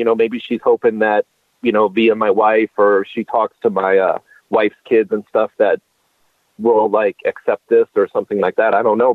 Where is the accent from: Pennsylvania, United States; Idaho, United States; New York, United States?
Pennsylvania, United States; now in Minneapolis, United States; And to this day, I'm from Pennsylvania, so I live now here in Minneapolis.